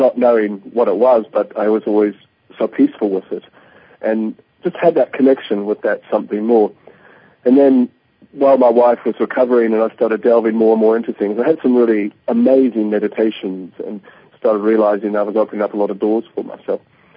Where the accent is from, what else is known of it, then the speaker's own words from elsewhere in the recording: New Zealand; also born or lived in Canada; I was born in Canada, made in New Zealand